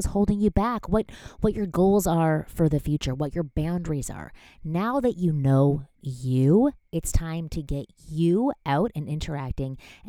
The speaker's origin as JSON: {"language": "English", "town": "Toronto", "region": "Ontario", "country": "Canada", "tie": "born or raised there", "moved": "as an adult", "lives_now": "Los Angeles, United States", "said": "So when I was 23, I moved out to LA from Toronto, Canada, where I had a network of friends I had known since birth, my family, my routine, really my whole world."}